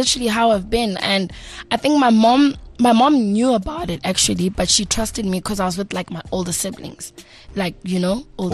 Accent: Tembisa, Gauteng, South Africa; Okay, I am originally from Tembisa. I'm from Hospital View. Born in October 23rd, like my birthday just passed actually. Born in 1990.

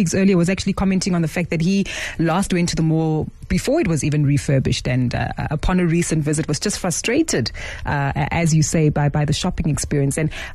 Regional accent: South Africa; accent: Afrikaans; Yeah, I nearly slipped back into my Afrikaans accent there for a moment.

